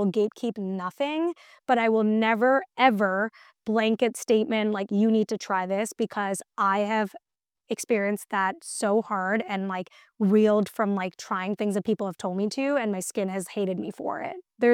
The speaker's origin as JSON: {"language": "English", "town": "Mumbai", "region": "Maharashtra", "country": "India", "tie": "born or raised there", "said": "thinking about growing up in Bombay or whatever it is."}